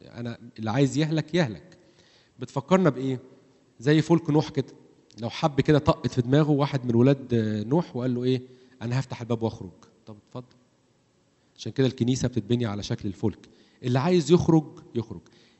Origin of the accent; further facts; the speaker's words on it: Egypt; واحنا بالذات ان احنا من مصر